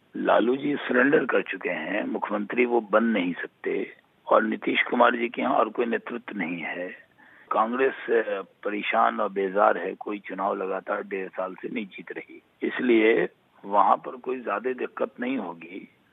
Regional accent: Bihar, India; हम न गुजराती हैं, न हम बांग्लादेशी हैं। उनको ध्यान रखना चाहिए, हम भी बिहारी हैं।

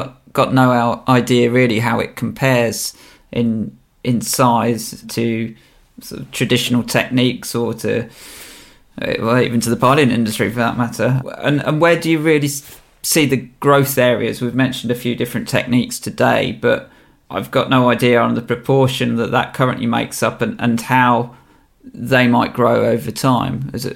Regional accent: Leamington Spa, West Midlands, United Kingdom; born there; not far from where I was born in Leamington Spa, so it's just down the road from there.

